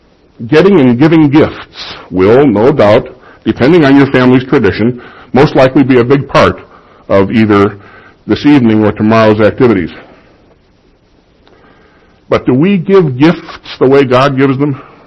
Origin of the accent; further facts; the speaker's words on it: Chicago, Illinois, United States; those Christmases growing up in Chicago.